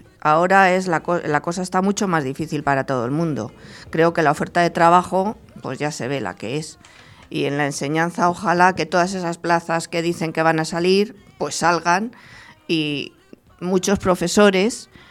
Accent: Navalcarnero, Community of Madrid, Spain; born there; Nací en Navalcarnero un día de mayo de 1954. Mi lugar de nacimiento no fue casual, porque estaba decidido que debía venir al mundo en este pueblo de mi madre

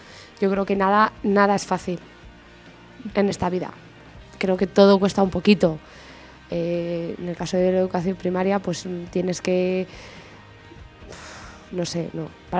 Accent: Burgos, Castile and León, Spain; Bueno, vengo de Burgos, como todo el mundo

